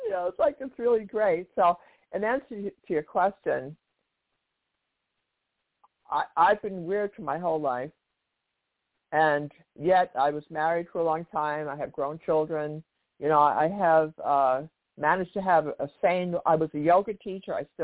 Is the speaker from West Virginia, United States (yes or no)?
no; New York, United States; Well, because I'm from New York and I was born in New York City, I love New York.